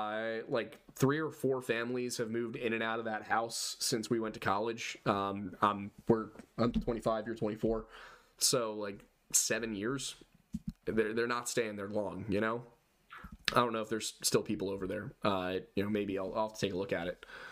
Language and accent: English; Philadelphia, Pennsylvania, United States; Yeah, we're both Philadelphia area.